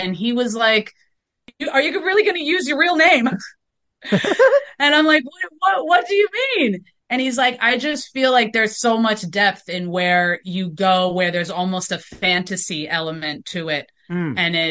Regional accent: New York City, New York, United States; moved away as an adult; now in Malibu, United States; I am out in California and I am tapping in from Malibu, up in Point Doom. So drastic difference between living in New York City my whole life and coming out here the past 2.5 years.

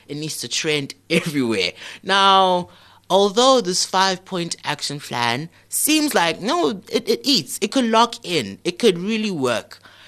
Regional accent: Kempton Park, Gauteng, South Africa; Fun fact, I am from Kempton Park, period.

